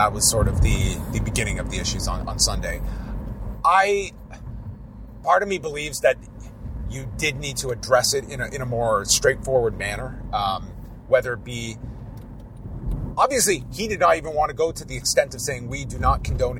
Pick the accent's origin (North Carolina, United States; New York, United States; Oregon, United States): New York, United States; As a New Yorker who is a hip-hop and wrestling fan … playing Daniel Garcia to the ring in Buffalo is a big deal.